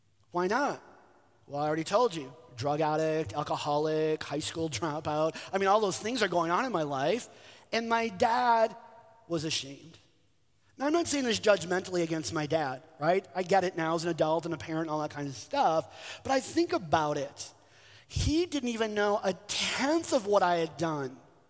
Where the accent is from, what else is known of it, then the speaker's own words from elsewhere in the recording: Sheboygan, Wisconsin, United States; I'm from Sheboygan originally, born and raised there.